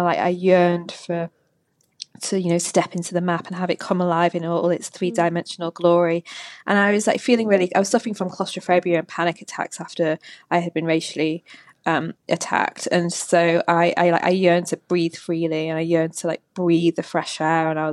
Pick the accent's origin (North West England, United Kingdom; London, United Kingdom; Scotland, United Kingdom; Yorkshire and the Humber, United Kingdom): North West England, United Kingdom; Manchester; I'm from the north. I was born and bred in Manchester.